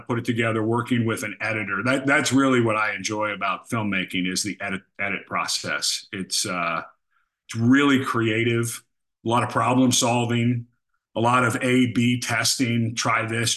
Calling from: Long Beach, California, United States; Long Beach, California. Oh, yeah.

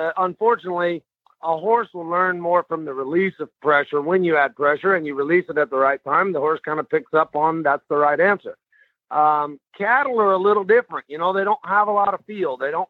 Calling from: Ravenna, Texas, United States; I am in a little town just outside of Bonham, Texas, which is roughly about 50 miles east of Gainesville. We live up here and little town called Ravenna, population 206.

